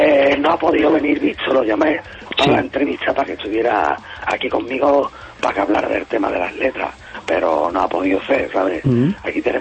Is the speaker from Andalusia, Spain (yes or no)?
yes; Andalusia, Spain; accent: Andalusian; Había temas que lo que se prestaban para usar nuestro dialecto en muchas partes, palabras que usamos aquí en Andalucía, lo hemos hecho, ¿sabes?